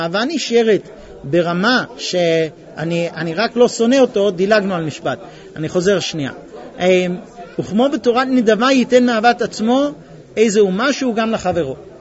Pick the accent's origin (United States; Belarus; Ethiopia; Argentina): United States; Hebrew is a second language; now in Israel; אני בא מבית בארצות הברית, שלוש קומות, היה לי חדר לעצמי כבר בגיל 7, 9, לא יודע. מה, מזגן, חימום, איך אני אסתדר פה בארץ